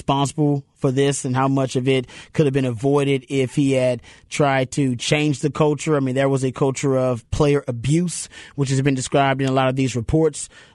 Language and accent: English; Houston, Texas, United States; And I grew up in Houston where sometimes it's so hot, we're like, nope, you got to work out inside.